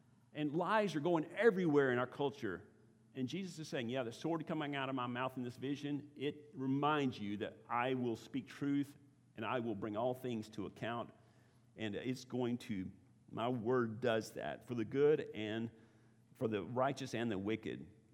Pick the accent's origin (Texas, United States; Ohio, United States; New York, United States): Texas, United States; I grew up in East Texas, okay? Nothing's crystal clear in the water in East Texas.